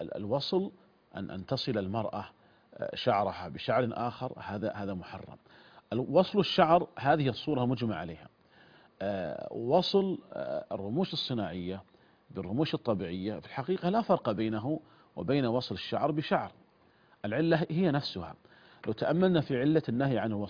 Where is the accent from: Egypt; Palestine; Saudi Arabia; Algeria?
Saudi Arabia; وعندنا في المملكة العربية السعودية النظام الأساسي للحكم نص على أن التاريخ الرسمي للدولة هو التاريخ الهجري